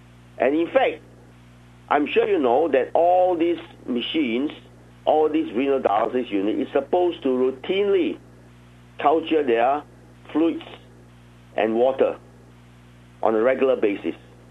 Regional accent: Hong Kong; Now, again, as introduced, I'm from Hong Kong

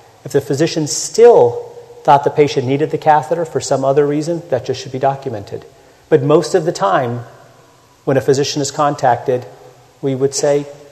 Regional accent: Kenya; These are the Maasai warriors in my home country of Kenya.

